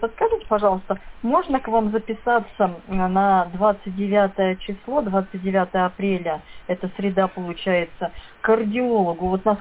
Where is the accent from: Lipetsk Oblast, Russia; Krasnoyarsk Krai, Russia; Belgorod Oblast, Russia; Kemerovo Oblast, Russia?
Kemerovo Oblast, Russia; Mariinsk; Мы иногородние из Мариинска.